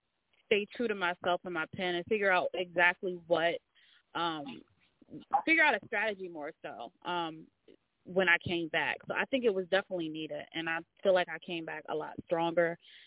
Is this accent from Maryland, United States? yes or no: yes; Salisbury, Maryland, United States; So I hail from Salisbury, Maryland. It's a little town on the eastern shore of Maryland by Ocean City. Growing up, it was always kind of boring, so I read a lot.